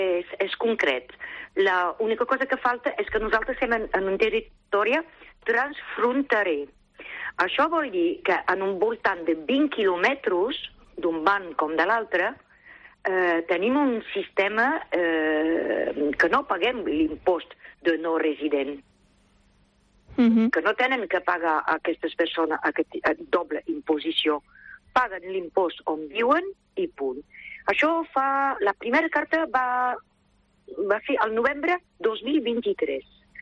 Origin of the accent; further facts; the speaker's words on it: France; jo no estic afectada perquè jo sóc francesa, visc a la zona aquesta transfronterera